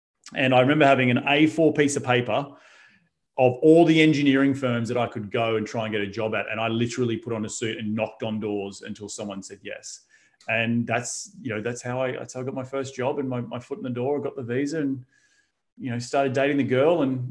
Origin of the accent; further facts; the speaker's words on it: Australia; But yeah, but growing up in Australia was great, like surfing, sun, you know, playing rugby